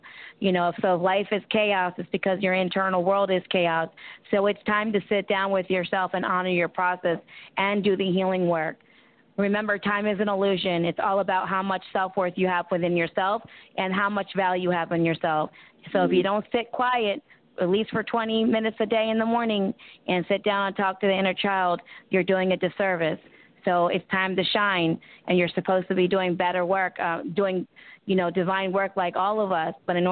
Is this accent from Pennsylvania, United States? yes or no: yes; Lansdale, Pennsylvania, United States; Pittsburgh. Okay, I'm from Lansdale. I'm from Pennsylvania, too.